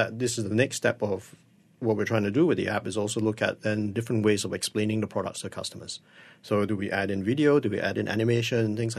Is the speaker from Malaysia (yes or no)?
yes; Malaysia; Yes, I am Malaysian. But it so happens I was living in Singapore at that time